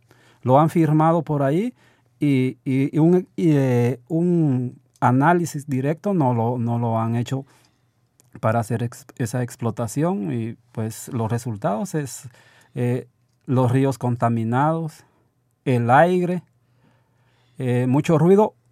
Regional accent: Guatemala; now in Canada; las quejas que nosotros como guatemaltecos, como centroamericanos, está ocurriendo en Guatemala.

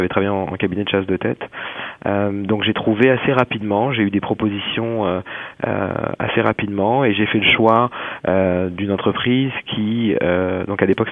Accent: France; now in Montréal, Canada; un peu l'image qu'on a quand on est français, les grands espaces, cette espèce de sentiment d'évasion

